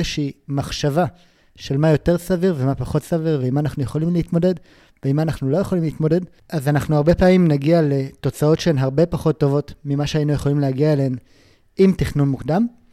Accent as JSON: {"language": "Hebrew", "region": "Southern District", "country": "Israel", "tie": "born or raised there", "said": "ואני גדלתי ליד עזה"}